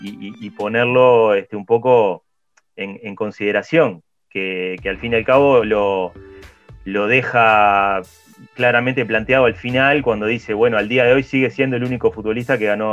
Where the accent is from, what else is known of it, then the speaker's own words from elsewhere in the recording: Uruguay; más allá de lo que nos pueda movilizar a nosotros como uruguayos